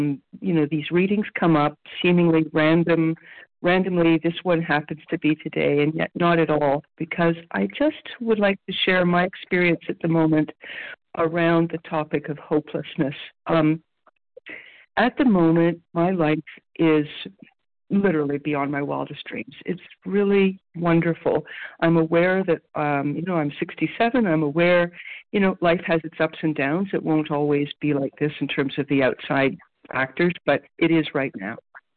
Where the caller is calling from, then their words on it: Ontario, Canada; I'm calling from Canada, Eastern Standard Time, near Toronto.